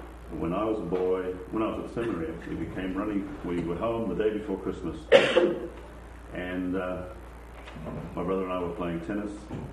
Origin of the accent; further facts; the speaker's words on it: Australia; also born or lived in St. Louis, United States; we're ready to tape. For those of you who don't know, I come from Australia, but I spent almost 20 years in this country teaching in St. Louis